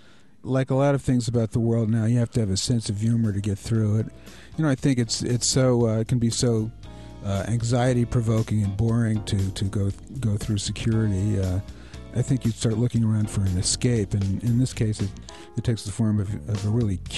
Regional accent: New York, United States; I think also the fact that I'm a New Yorker and, you know, was here during 9/11

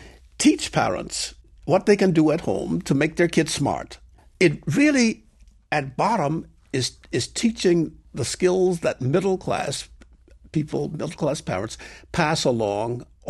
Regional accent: Okolona, Mississippi, United States; a program I've started in my hometown of Okolona, Mississippi, as you so correctly pronounced

